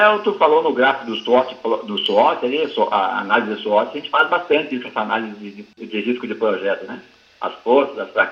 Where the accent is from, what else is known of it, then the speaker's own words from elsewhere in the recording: South Region, Brazil; now in Minas Gerais, Brazil; eu não perdi, na verdade, a minha identidade em termos de sotaque, né? Aqui eu não tenho sotaque de mineiro, e quando eu vou aí pro sul, o pessoal fala que eu já tô com sotaque de mineiro.